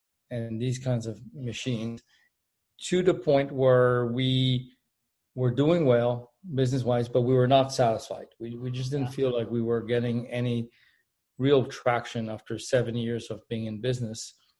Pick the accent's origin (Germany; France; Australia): France; Paris, Île-de-France; moved away as an adult; now in United States; Well, I started at the University of Michigan when I moved there from Paris, France, where I was growing up.